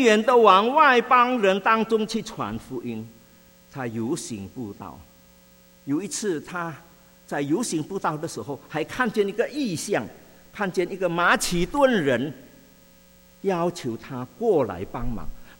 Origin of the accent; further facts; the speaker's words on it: Indonesia; moved away as an adult; now in United States; 我们出生在印尼，是印尼的华侨，信主献身做传道都一直在印尼，一直到23年前神才带领我们到美国华人教会牧会啊